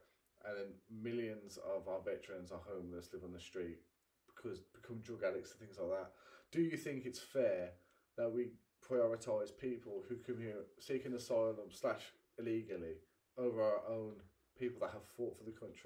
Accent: Ireland; I'm not native, I'm Irish.

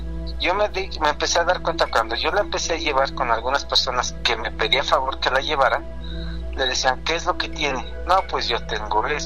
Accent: Real del Monte, Hidalgo, Mexico; now in Pachuca, Mexico; Yo soy originario de Real del Monte, pero los escucho aquí en Pachuca.

